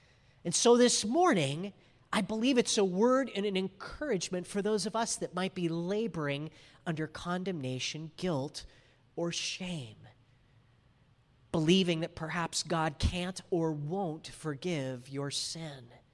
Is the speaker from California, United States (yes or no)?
yes; Rialto, California, United States; also born or lived in Yucaipa; I grew up in Rialto and then moved to Yucaipa, both pretty small towns.